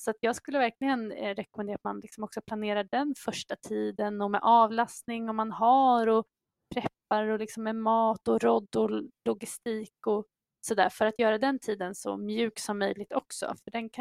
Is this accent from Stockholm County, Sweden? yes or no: yes; Järna, Stockholm County, Sweden; jag kommer ju från Järna